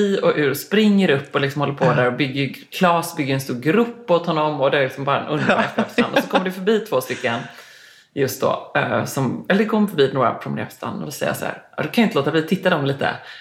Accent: Gothenburg, Västra Götaland County, Sweden; Jag är bara från Göteborg.

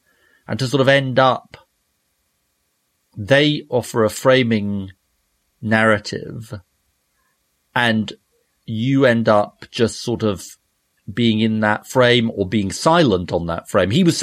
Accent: Edmonton, Alberta, Canada; As a child of immigrants growing up on the Canadian prairie, such an evocative email, this email, the airport code question fascinated me. My mum and I travelled regularly from Yeg, that's Edmonton

